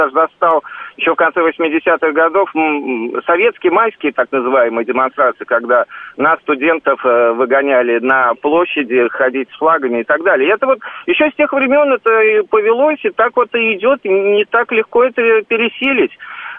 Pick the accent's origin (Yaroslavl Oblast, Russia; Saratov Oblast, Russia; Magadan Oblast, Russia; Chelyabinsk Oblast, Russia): Saratov Oblast, Russia; Saratov; я сам родом из Саратова